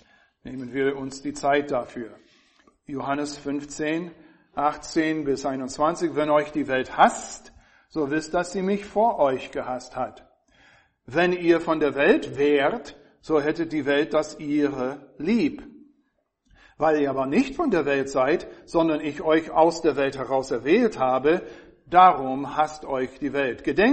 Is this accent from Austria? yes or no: no; United States; German is a second language; Also als Amerikaner